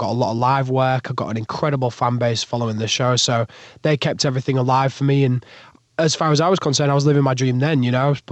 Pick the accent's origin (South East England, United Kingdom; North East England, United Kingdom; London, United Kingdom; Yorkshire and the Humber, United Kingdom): Yorkshire and the Humber, United Kingdom; I'm just a Yorkshire lad.